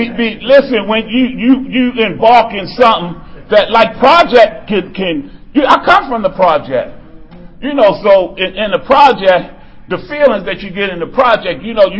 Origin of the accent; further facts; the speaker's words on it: Baltimore, Maryland, United States; I come from Cherry Hill. I come from a place in Baltimore where they said anything you get involved with, you need to handle it.